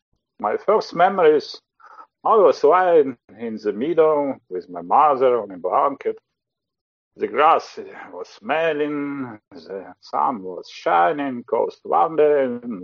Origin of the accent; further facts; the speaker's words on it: Kyiv, Ukraine; I'm recovering from depression. I'm from Kyiv, Ukraine. I'm 47 years old